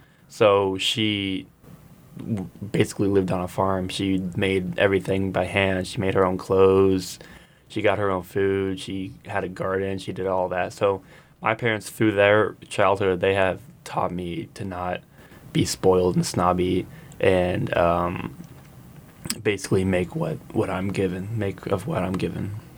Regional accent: Carmel, Indiana, United States; I grew up in a city that is just great in sports

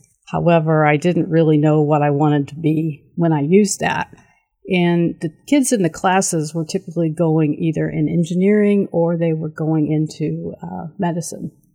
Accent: Anderson, Indiana, United States; I grew up in Anderson, Indiana, and it was a very loving home. My father worked in a factory.

